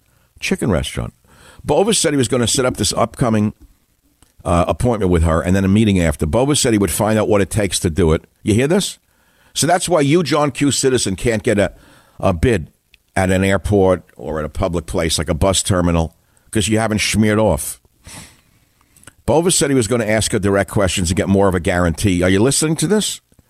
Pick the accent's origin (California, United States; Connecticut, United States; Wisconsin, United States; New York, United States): New York, United States; New York City; You say, look, I'm originally from New York City.